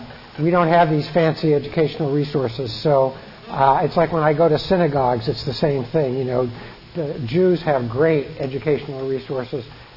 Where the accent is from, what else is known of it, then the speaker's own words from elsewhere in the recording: Hollywood, California, United States; how are you getting used to Washington after growing up in Hollywood?